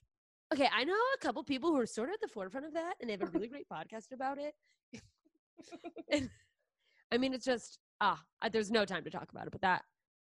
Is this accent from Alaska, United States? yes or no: yes; Anchorage, Alaska, United States; I thought about trying to get a residency at the theater in my hometown in Alaska, just to like work out an hour the way I would do at Edinburgh, but in Anchorage.